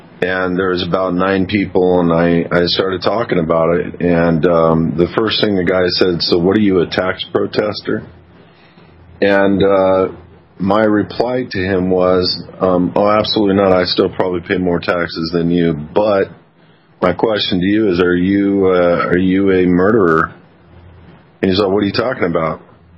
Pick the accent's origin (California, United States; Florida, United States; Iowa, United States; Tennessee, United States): California, United States; Fullerton; where I grew up in Fullerton, it literally, you know, the high school I went to was predominantly Caucasian and Hispanic children, and now it's completely flipped to an Asian culture.